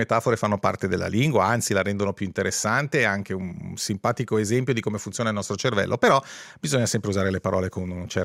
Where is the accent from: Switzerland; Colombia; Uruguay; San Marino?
Switzerland; non sono stupido, sono svizzero